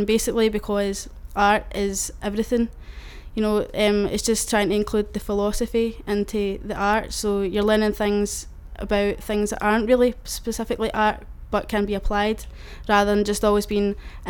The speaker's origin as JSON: {"language": "English", "town": "Glasgow", "region": "Scotland", "country": "United Kingdom", "said": "1st of the 5th 90, and I'm from Glasgow."}